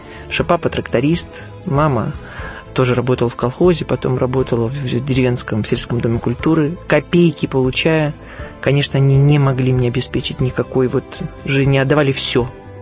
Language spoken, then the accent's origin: Russian; Belarus; я из Беларуси, я из деревни, и тем горжусь.